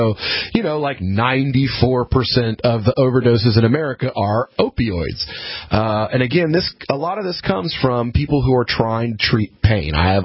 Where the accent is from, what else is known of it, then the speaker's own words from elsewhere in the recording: Tennessee, United States; So, you know, I come from Tennessee